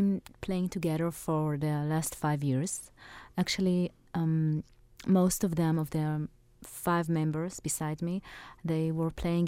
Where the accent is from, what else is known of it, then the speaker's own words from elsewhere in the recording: Israel; born there; English is a second language; I was born actually in Israel, but my grandmother and grandfather were born in Yemen and in Bulgaria.